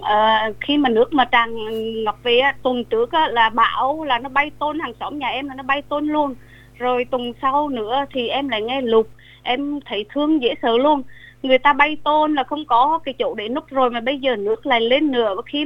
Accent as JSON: {"language": "Vietnamese", "region": "Central Vietnam", "country": "Vietnam", "said": "Và em cũng là người miền Trung"}